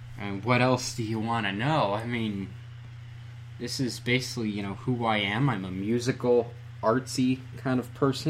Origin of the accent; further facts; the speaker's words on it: New York, United States; born there; So, I was born in County of Monroe. That was the hospital. So that was the nearest hospital. There was either that or you went all the way to Ira Davenport and Bath.